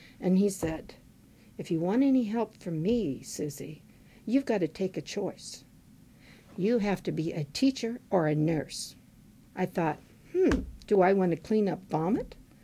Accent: Quincy, Illinois, United States; born there; Well, I was born in Quincy, Illinois.

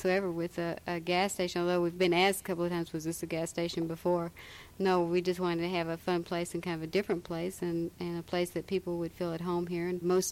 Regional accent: Texas, United States; I'm from Texas, so I know how to make chili.

